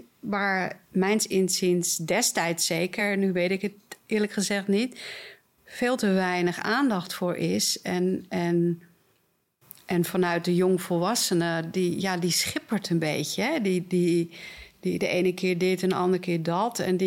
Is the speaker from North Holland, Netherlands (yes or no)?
yes; Amsterdam, North Holland, Netherlands; En vooral, ik ben in Amsterdam opgegroeid.